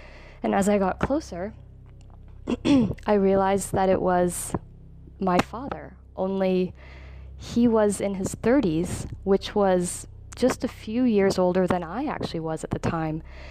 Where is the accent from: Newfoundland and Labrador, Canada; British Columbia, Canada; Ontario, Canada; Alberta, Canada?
Alberta, Canada; Edmonton; I'm from Canada, Edmonton